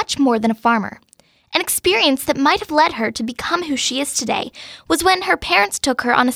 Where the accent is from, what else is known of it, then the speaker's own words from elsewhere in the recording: Mount Lebanon, Pennsylvania, United States; I'm also 12 years old, and I'm from Mount Lebanon.